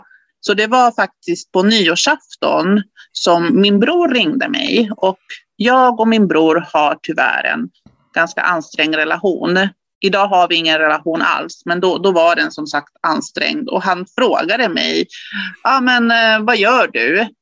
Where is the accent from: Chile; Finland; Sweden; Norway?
Chile; Jag är chilenare. Min familj, så jag har en typisk latinofamilj.